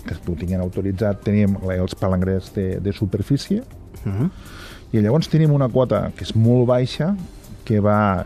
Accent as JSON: {"language": "Catalan", "region": "Catalonia", "country": "Spain", "said": "Com a catalans hem sigut l'únic país"}